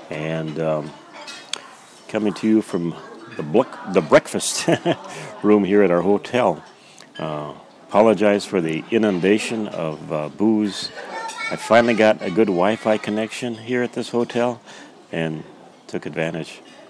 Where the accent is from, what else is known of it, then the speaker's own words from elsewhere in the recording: Minnesota, United States; But Larry and I are friends. We're both from Minnesota